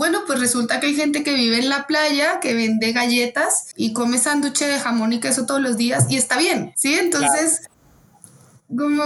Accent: Colombia; now in Mexico; yo soy colombiana, vivo en México, eso fue por cosas de la vida, salió la oportunidad de venirse a México y acá estoy.

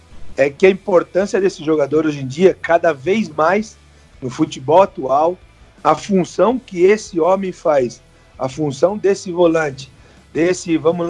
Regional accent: Bragança Paulista, São Paulo, Brazil; porque eu sou da cidade, né? Eu sou de Bragança.

